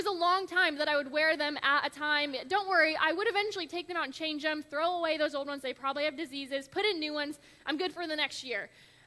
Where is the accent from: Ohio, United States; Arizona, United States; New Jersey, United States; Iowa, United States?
Ohio, United States; Findlay; also born or lived in Atlanta; But we are both from Ohio, Northwest Ohio. I'm from the Findlay area, and … is from Van Wert.